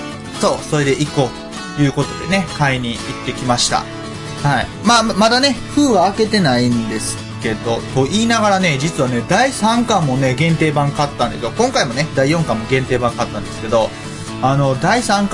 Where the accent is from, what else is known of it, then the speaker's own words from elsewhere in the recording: Osaka, Japan; 大阪のね、他のところとか言われたってわかんないんですよ。なんで、もう全部ね、自分の地元の地域のところで済ましてるっていう感じ